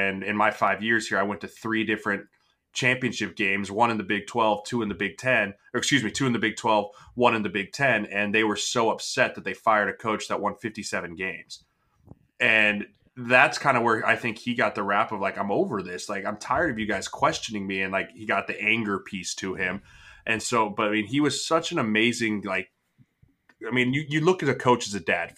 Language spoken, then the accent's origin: English; Colorado, United States; born and raised in Colorado, and I grew up, so to be honest with you guys, I didn't grow up watching much Big Ten football